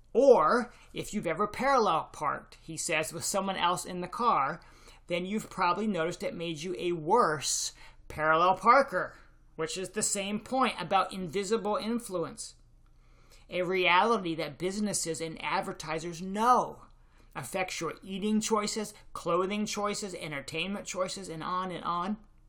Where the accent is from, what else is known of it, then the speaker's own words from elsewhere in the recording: North Carolina, United States; Because I grew up in North Carolina as a huge Tar Heel basketball fan